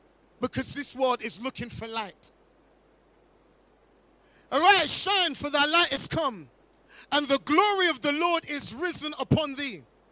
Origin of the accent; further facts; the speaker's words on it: London, United Kingdom; I grew up in South London, so I know a lot about cops and robbers.